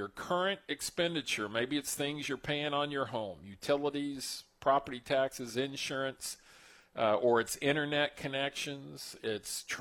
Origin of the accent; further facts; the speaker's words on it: Pasadena, California, United States; You know, I am from Pasadena, right?